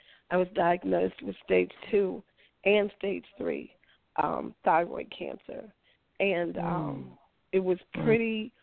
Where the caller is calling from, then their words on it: Kansas City, Missouri, United States; I'm calling from Kansas City.